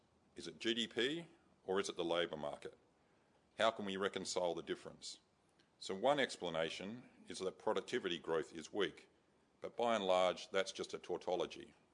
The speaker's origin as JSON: {"language": "English", "town": "Adelaide", "region": "South Australia", "country": "Australia", "tie": "born or raised there", "said": "thank you very much to AmCham for giving me the opportunity to speak in my hometown of Adelaide."}